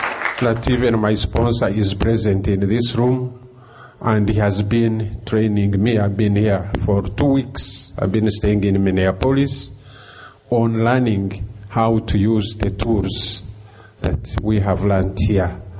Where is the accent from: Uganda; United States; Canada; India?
Uganda; I come from Uganda, a country which tops the rest of the world in alcohol consumption, a country where we don't have more than 40 members or 50 members of AA.